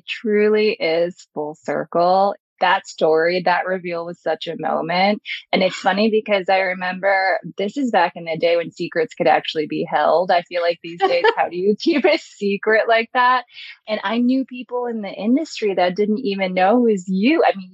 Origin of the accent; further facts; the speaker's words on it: Federal Way, Washington, United States; I grew up in Seattle area in a town called Federal Way, which is south of Seattle.